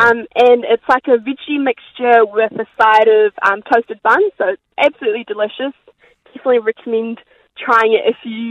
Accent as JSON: {"language": "English", "country": "New Zealand", "also_born_or_lived": "India", "said": "So I definitely do count myself a New Zealander, but I am definitely Indian at the roots."}